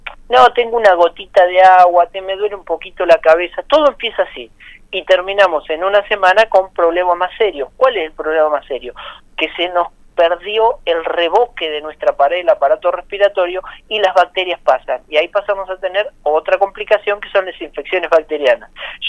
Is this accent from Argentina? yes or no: yes; San Martín de los Andes, Neuquén, Argentina; bueno, yo soy de San Martín de los Andes, es decir, ahí nos conocemos todos